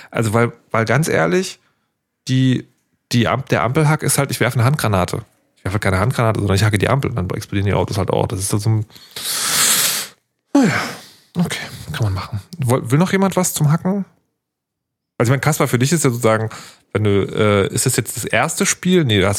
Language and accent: German; Berlin, Germany; Was ich natürlich als Berliner viel lieber hätte, wäre eine grüne Welle.